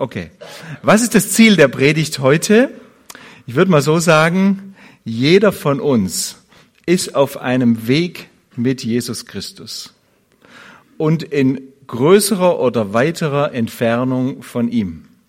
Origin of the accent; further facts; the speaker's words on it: Baden-Württemberg, Germany; accent: Swabian; Bin aufgewachsen in Ostwilhernreuth, hört man vielleicht auch schon mal im Dialekt. Bin ein Württemberger Schwabe, ganz original, fühle mich sehr wohl bei euch.